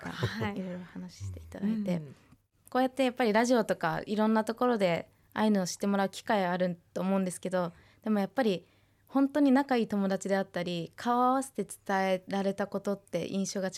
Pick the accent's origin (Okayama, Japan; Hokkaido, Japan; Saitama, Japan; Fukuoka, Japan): Hokkaido, Japan; Nibutani; 私は逆にそのずっと二豚にで生まれ育って、うん、もう人口の 75% ぐらいはアイヌだって言われてるところなので、うんうん、その自分がアイヌであるとかって意識したのが、うん、本当に札幌に出てだったり登別に出てから、